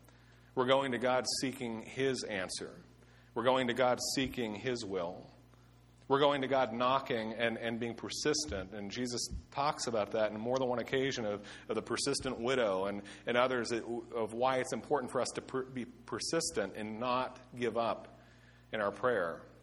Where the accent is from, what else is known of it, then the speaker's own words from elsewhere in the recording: Pennsylvania, United States; I grew up in Western PA, so I can say this.